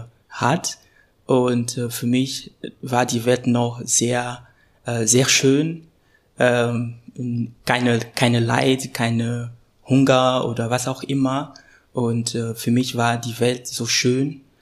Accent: Togo; German is a second language; now in Bremen, Germany; Ich bin 25, ich komme aus Togo und studiere auf Lehramt

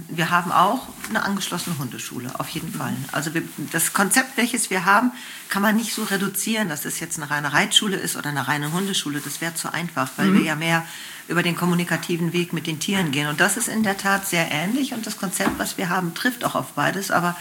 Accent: Unna, North Rhine-Westphalia, Germany; also born or lived in Lake Constance; Gebürtig komme ich vom Bodensee. Aufgewachsen bin ich im Ruhrgebiet in Unna in einer reinen Akademikerfamilie

